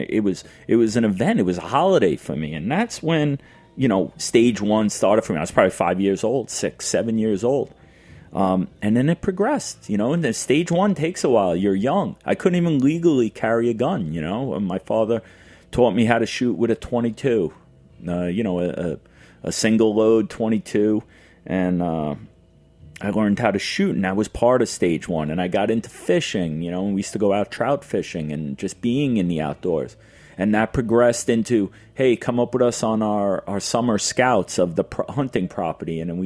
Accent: New York, United States; born there; I was born on November 22nd in the heart of rifle deer season here in New York State.

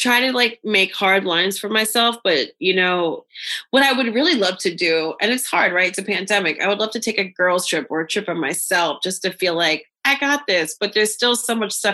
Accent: United States; He's Dutch. I'm American.

